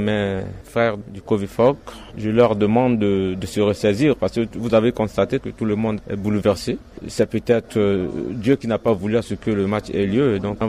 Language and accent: French; Central African Republic; parce qu'il y a un problème sécuritaire chez nous en Centrafrique